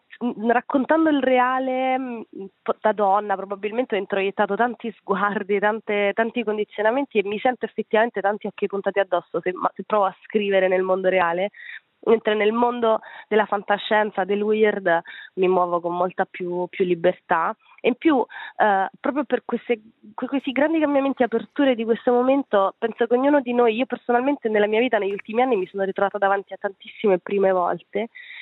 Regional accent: Calabria, Italy; sono cresciuta nella Calabria degli anni 90, ero una ragazzina

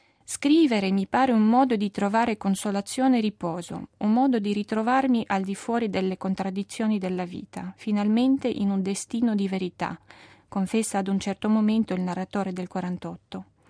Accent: Russia; Italian is a second language; now in Lugano, Switzerland; vengo dalla Russia, faccio il dottorato in letteratura italiana all'Università di San Pietroburgo e per un anno sono qua a Lugano ospite dell'Istituto di Studi Italiani.

